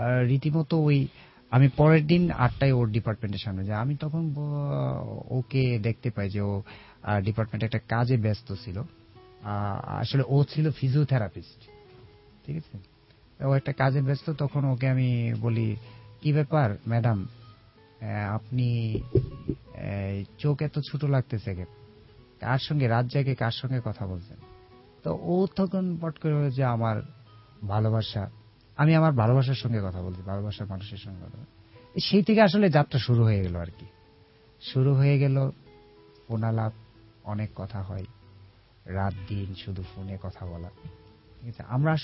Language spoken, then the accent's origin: Bangla; Brahmanbaria, Chittagong Division, Bangladesh; আমি ব্রাহ্মণবাড়ি থেকে এসেছিলাম, ব্রাহ্মণবাড়ি চলে যাই